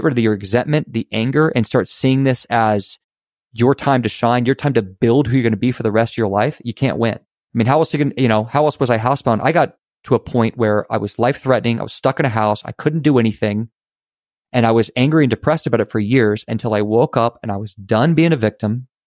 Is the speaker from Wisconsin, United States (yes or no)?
no; Virginia, United States; I'm a guy from Virginia. I was watching sports all day.